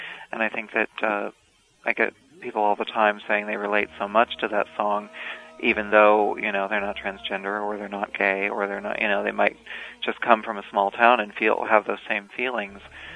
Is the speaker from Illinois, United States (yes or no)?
yes; Illinois, United States; It's an autobiographical tune about my hometown in Illinois. Sort of gives a really good picture of growing up in a small town and how it feels to have come from there